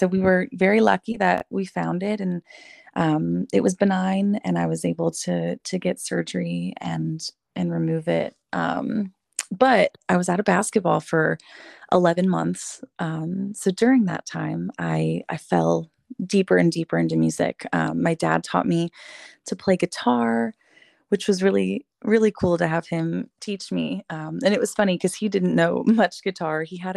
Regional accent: St. Louis, Missouri, United States; I'm from St. Louis, Missouri, so I am born and raised there

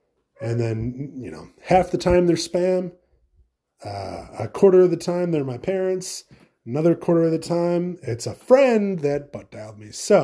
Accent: Tennessee, United States; Ugh, I'm from Tennessee. Go Volunteers.

